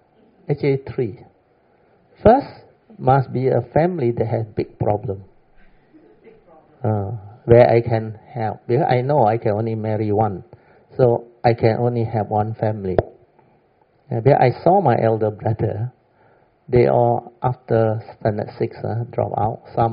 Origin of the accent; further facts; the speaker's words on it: Songkhla, Thailand; Then there were many incidents in my hometown. You know what they do? We all alastar near Hap Jai, or Padang Besar.